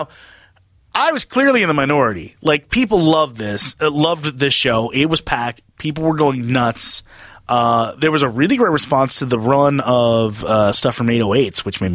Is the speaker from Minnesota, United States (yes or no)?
yes; Minnesota, United States; I'm from Minnesota.